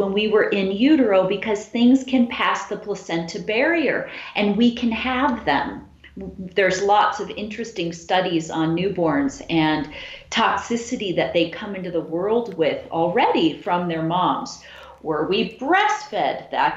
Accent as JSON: {"language": "English", "town": "Chicago", "region": "Illinois", "country": "United States", "tie": "born there", "said": "I was born in Chicago."}